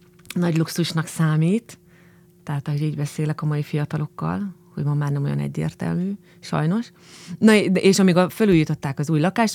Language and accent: Hungarian; Szolnok, Jász-Nagykun-Szolnok, Hungary; Szolnoki vagyok